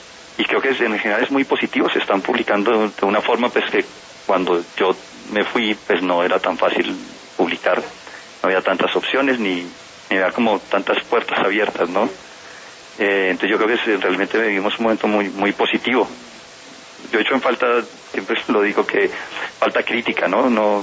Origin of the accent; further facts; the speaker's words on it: Bucaramanga, Santander, Colombia; also born or lived in Cali; yo nací en Cali, pero pues crecí en Bucaramanga, y claro, pues, conservo muchos lazos con Bucaramanga porque pues ahí vive todavía mi madre, mi padre pasa largas temporadas ahí